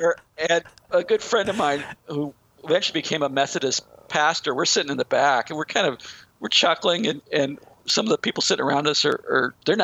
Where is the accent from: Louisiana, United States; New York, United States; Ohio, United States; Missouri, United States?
Missouri, United States; St. Louis; I'm from St. Louis. Like people that say St. Louis, like we don't go around and refer to the city as St. Louis.